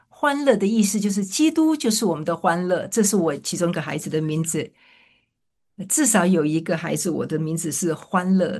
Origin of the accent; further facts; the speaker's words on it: United States; 我们美国人说哈利路亚哈利路亚，我们美国人是这样说